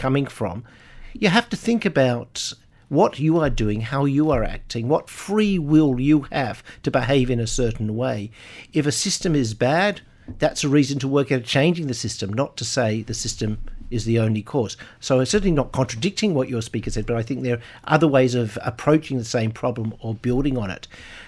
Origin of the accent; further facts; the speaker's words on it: Sydney, New South Wales, Australia; I'm from Sydney.